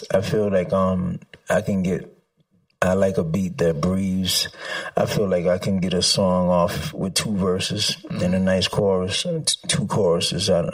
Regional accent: Bronx, New York, United States; Well, I grew up in the Bronx, basically, rapping.

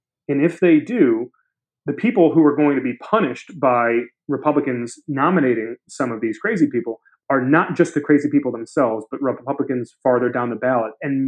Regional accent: Michigan, United States; in my home state of Michigan

